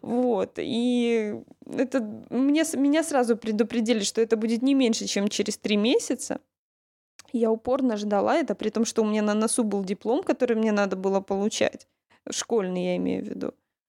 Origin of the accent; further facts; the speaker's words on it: Russia; born there; Я родилась в России.